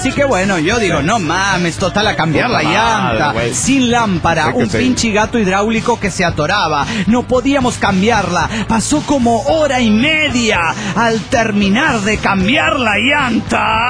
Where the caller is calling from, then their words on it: Guanajuato, Mexico; de Guanajuato.